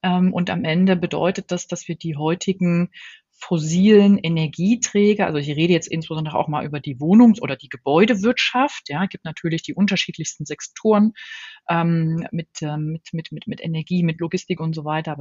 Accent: Leipzig, Saxony, Germany; Also, ich sag mal, ich liebe natürlich immer noch meine Heimatstadt. Ja, Leipzig ist eine fantastische Stadt

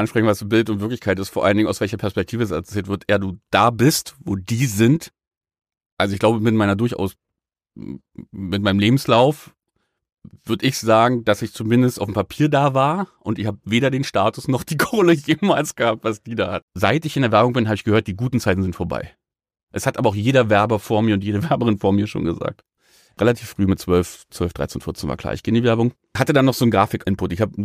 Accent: East Germany, Germany; als Ostdeutscher ist für mich wie Weihnachtsessen gewesen

